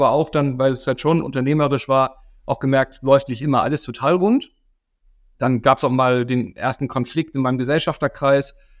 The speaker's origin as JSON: {"language": "German", "region": "Hamburg", "country": "Germany", "tie": "born there", "said": "Also ich bin gebürtiger Hamburger"}